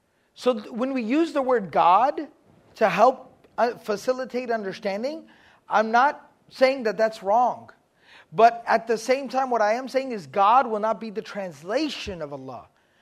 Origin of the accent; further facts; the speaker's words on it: Texas, United States; Don't worry, I'm from Texas, all right? I have no idea what these words mean either.